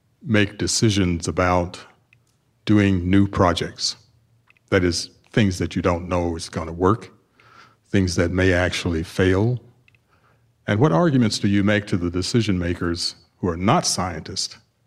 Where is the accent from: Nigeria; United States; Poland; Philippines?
United States; Tuskegee, Alabama; This is important to me because I grew up, basically because I grew up in Tuskegee, Alabama, the Deep South.